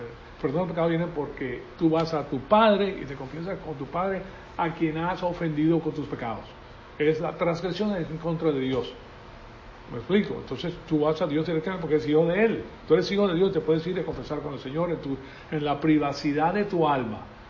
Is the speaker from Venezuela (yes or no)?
yes; Venezuela; Yo me crié en la Iglesia Católica. Yo fui al Colegio La Salle, que es uno de los mejores colegios que hay en Venezuela, pues en La Salle de la Colina, en La Salle de Tienda Honda, y pues ese era el lugar donde yo me eduqué.